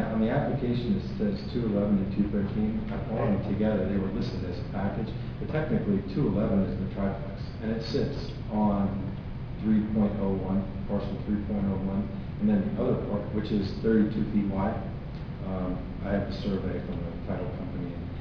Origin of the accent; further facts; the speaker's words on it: Ohio, United States; I'm from Ohio, so this is like heaven for me